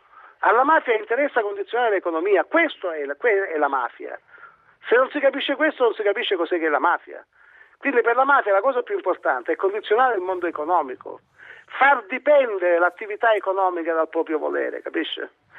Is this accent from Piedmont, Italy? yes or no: no; Sicily, Italy; per sfortuna mia, che sono un siciliano